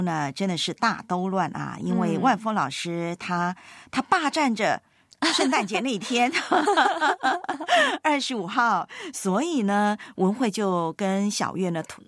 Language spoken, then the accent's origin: Chinese; Taiwan; 在我的老家台湾的教会，我的母会呢